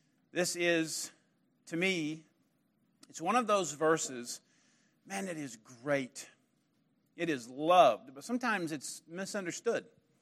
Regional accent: Springdale, Arkansas, United States; also born or lived in Alabama; My wife's from Fort Smith. I'm from the Springdale area. We have been in Alabama for the past 10 years. We're back in town for a little while.

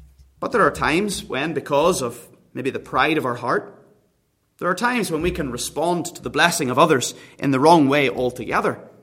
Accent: Northern Ireland, United Kingdom; now in Australia; Northern Ireland, my home country, here in Australia

